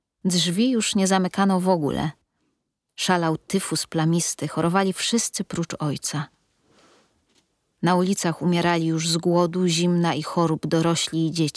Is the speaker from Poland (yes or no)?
yes; Warsaw, Masovian Voivodeship, Poland; born there; Urodziłam się w Warszawie, w dzielnicy żydowskiej, na ulicy Zamenhofa 21, mieszkania 3.